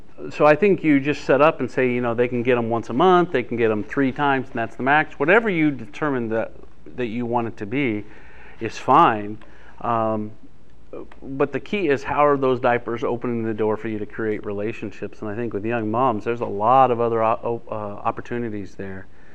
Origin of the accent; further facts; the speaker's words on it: Dayton, Ohio, United States; I grew up in Dayton, Ohio with the Big Red Machine